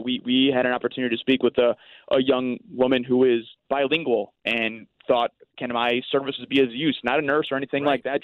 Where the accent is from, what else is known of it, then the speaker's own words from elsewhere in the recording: St. Louis, Missouri, United States; And hey, I'm from St. Louis originally, so very familiar with the area down there as well.